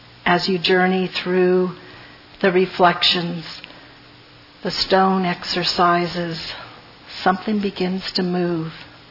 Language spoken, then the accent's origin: English; United States; I'm an American. I'm a mix.